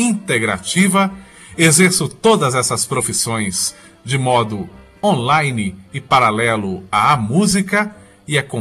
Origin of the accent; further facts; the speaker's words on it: Sete Lagoas, Minas Gerais, Brazil; Eu sou mineiro de Sete Lagoas